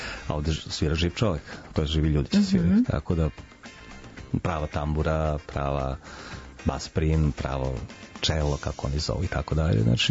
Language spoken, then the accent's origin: Serbian; Belgrade, Serbia; ja sam 63. sam rođen ovde u Beogradu, naravno